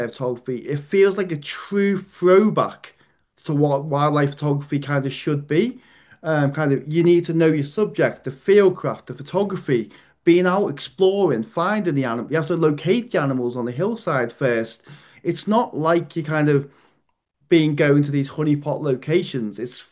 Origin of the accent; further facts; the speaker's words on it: Liverpool, North West England, United Kingdom; I grew up in Liverpool